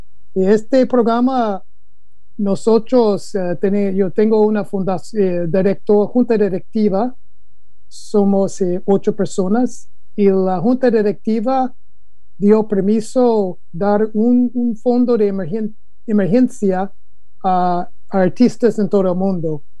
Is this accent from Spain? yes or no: no; Chicago, Illinois, United States; born there; also born or lived in Costa Rica; Y yo nací en Chicago